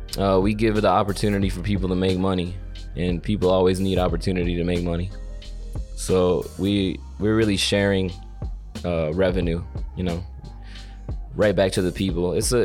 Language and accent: English; the South, United States; especially where I'm from. I'm from the South of America, of the US.